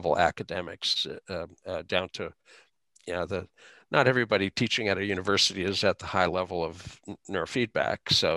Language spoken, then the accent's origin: English; Fargo, North Dakota, United States; I grew up in Fargo. If you want something done, you just do it yourself.